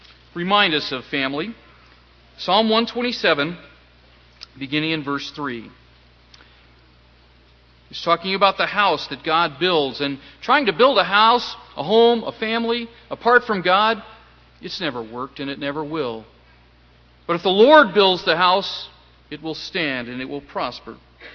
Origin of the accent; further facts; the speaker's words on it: Pasadena, California, United States; also born or lived in North Carolina; I was born in North Carolina in 1951. In 1956, my family moved to Pasadena, California. And there we took up residence.